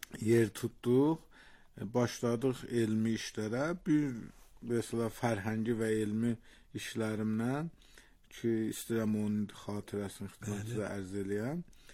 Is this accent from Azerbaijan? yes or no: no; Iran; əşi, mən İrandan gəlmişəm bura